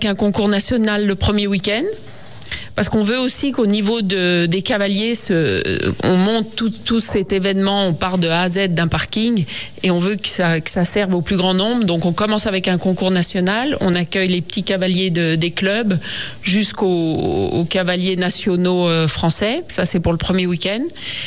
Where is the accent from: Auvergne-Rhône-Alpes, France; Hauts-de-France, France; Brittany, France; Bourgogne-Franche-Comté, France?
Auvergne-Rhône-Alpes, France; Megève; Bah parce que moi je suis de Megève et donc pour moi c'était une évidence de le faire ici